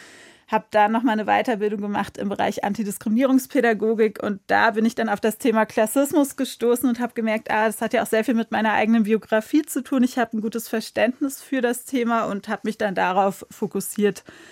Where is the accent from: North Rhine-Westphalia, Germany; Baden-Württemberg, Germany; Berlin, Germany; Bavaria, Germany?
Berlin, Germany; Ich bin ja in Ost-Berlin geboren, aber dann in Kreuzberg zur Schule gegangen und in den Kinderladen und in so einem sehr alternativ linksgrünen Milieu aufgewachsen, recht klassengemischt.